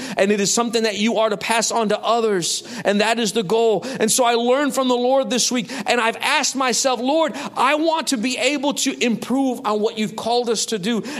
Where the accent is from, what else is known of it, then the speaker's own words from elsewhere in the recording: Chicago, Illinois, United States; I was praying for God to send us back to Chicago, back to my hometown, back where my family was, because I missed my family.